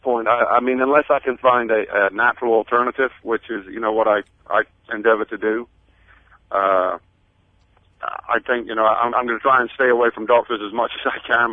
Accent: Skegness, East Midlands, United Kingdom; moved away; It's a little place on the East Coast called Skegness. It's a little holiday town. It was a fishing village, but turned into a holiday town.

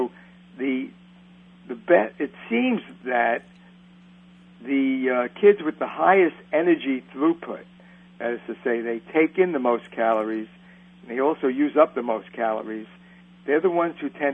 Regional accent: Bronx, New York, United States; By the way, I'm from the Bronx. I don't know if you know that. So we are inflicting on your readers two New Yorkers in one show.

